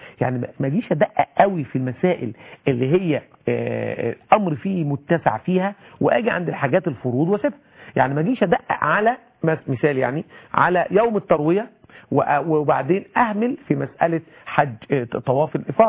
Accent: Egypt; وإحنا عندنا في مصر عندنا عادات غريبة جدا جدا

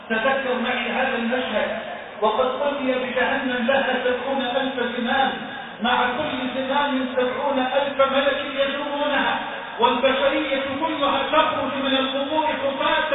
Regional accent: Egypt

